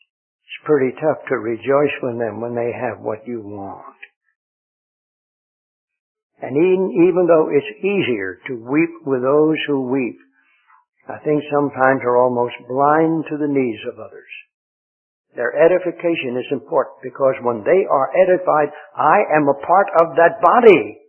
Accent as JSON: {"language": "English", "town": "Lancaster", "region": "Pennsylvania", "country": "United States", "tie": "born there", "said": "There, where I was born in Lancaster, Pennsylvania"}